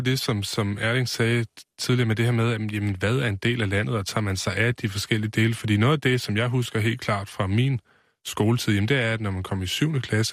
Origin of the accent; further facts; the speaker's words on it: West Jutland, Denmark; Jeg er jo ikke fra Sønderjylland, jeg kommer fra Vestjylland, og der har vi jo altid hørt til Danmark.